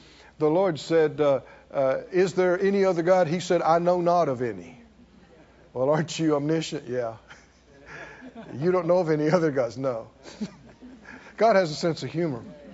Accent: the South, United States; I'm from the South, okay?

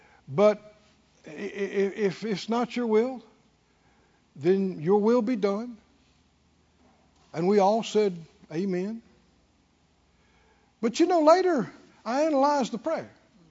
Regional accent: Mississippi, United States; I remember myself as a young man back in my home state of Mississippi

